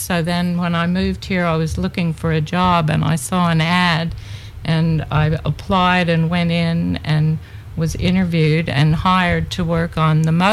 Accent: Florida, United States; now in Australia; I am. I moved here from Florida.

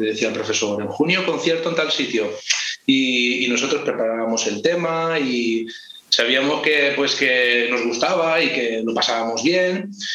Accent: Llombay, Valencian Community, Spain; soy de Llombay. Aquí me he criado con la banda de música, empecé a los 8 años

